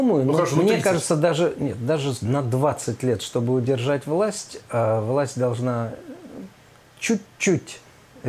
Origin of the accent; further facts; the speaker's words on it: Saint Petersburg, Russia; мы петербуржцы, давайте мы немножко решим.